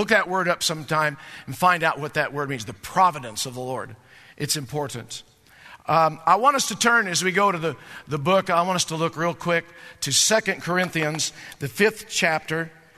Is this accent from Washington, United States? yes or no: yes; Spokane, Washington, United States; You know, we're from Spokane, and it's quite a ways from here.